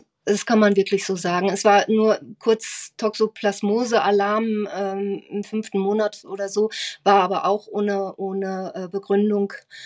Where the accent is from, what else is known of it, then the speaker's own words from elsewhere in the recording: Northern Germany, Germany; now in Styria, Austria; ich komme aus Norddeutschland und lebe jetzt seit 5 Jahren in Österreich, in der Steiermark.